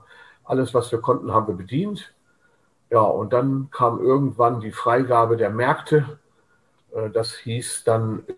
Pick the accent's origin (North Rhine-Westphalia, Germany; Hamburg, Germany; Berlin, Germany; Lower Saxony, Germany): Hamburg, Germany; Wir hatten zwar ein Zuhause, das war Hamburg, also ich bin gebürtiger Hamburger